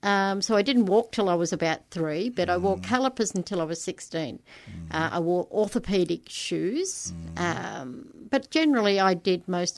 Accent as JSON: {"language": "English", "town": "Yarraville", "region": "Victoria", "country": "Australia", "said": "We came from Yarraville originally."}